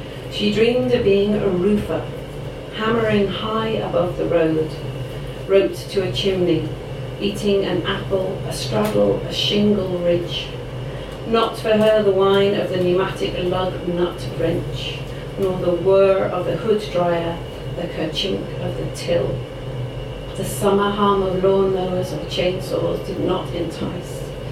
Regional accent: Coventry, West Midlands, United Kingdom; I'm originally from Coventry, and this is a Coventry twinned with Cork.

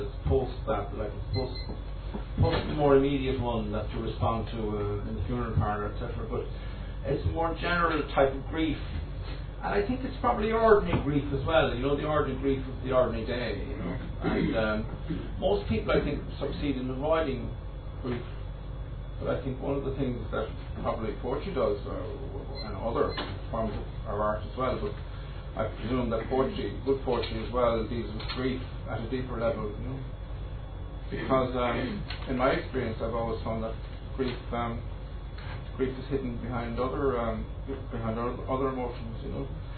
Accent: Cork, Munster, Ireland; in Cork City, and when I was a young fella, there was a polio epidemic in Cork City

